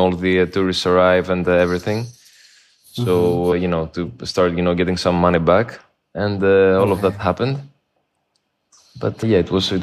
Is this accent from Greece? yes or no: yes; Greece; English is a second language; also born or lived in London, United Kingdom; I'm from Greece, and I have studied architecture in London. And at the moment, I live in Greece, and I work in Greece. Right now, I'm in my apartment in Athens.